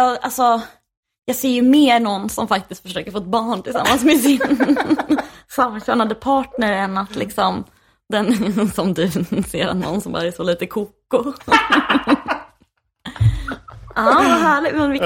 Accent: Stockholm, Stockholm County, Sweden; Jag är ju född en kilometer härifrån, kanske, på Sös. Sen är jag uppvuxen 3 kilometer härifrån.

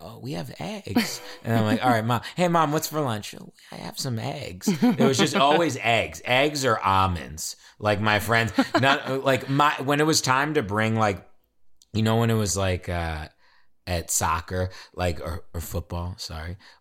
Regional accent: Virginia, United States; I grew up in Virginia. We had like P.F. Chang's and like Chili's.

